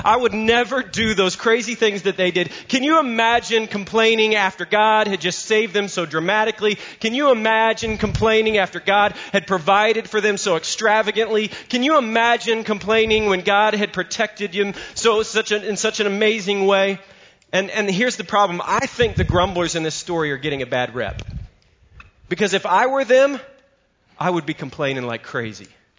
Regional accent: Englewood, Ohio, United States; also born or lived in Dayton; I grew up in Ohio. So I grew up in Dayton. I'm a Dayton Christian grad. I grew up in Englewood

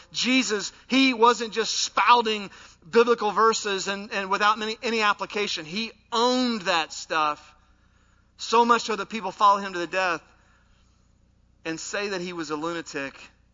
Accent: Ohio, United States; I was raised in Appalachia, eastern Licking County, Ohio's Appalachia.

